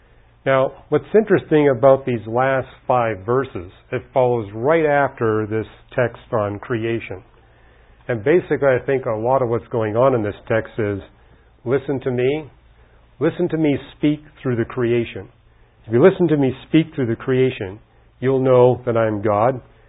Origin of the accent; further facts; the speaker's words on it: Canada; I was raised in Canada, didn't know Christians